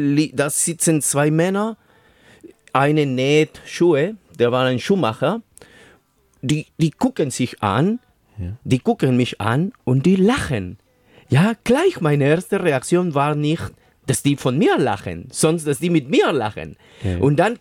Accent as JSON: {"language": "German", "country": "Peru", "second_language": "German", "lives_now": "Germany", "said": "die haben mir gefragt, ja, wo ich herkomme. Habe ich gesagt, Peru."}